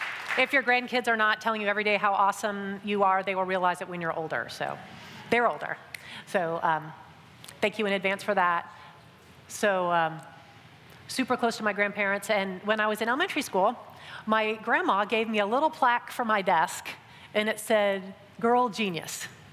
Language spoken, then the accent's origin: English; Michigan, United States; I'm originally from Michigan, the fourth cloudiest state in the US, let me say.